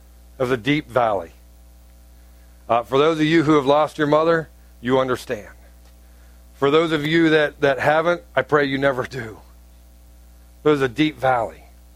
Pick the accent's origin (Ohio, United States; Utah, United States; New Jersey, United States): Ohio, United States; also born or lived in North Carolina; my mom lives in Ohio, which is where I'm originally from, and I would go back to home, that would be Ohio